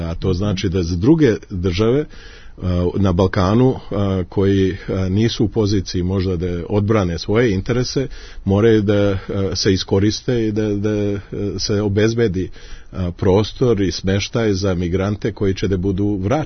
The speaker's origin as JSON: {"language": "Serbian", "region": "Republika Srpska", "country": "Bosnia & Herzegovina", "said": "mi smo iz Republike Srpske pobrkali im lončiće"}